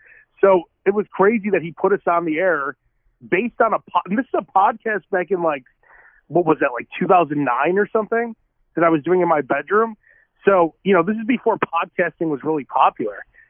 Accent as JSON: {"language": "English", "town": "Chicago", "region": "Illinois", "country": "United States", "tie": "born or raised there", "lives_now": "Sacramento, United States", "said": "So, I'm from Chicago. I'm born in Chicago. So, I've pretty much been in Chicago the entire time. It's different leaving Chicago because my family's there"}